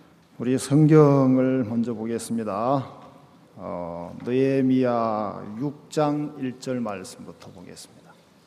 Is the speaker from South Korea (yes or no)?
yes; Jeongeup, North Jeolla, South Korea; 그리고 저는 전라북도 정읍에서 왔습니다. 그 정읍 전주가 엄청 덥거든요.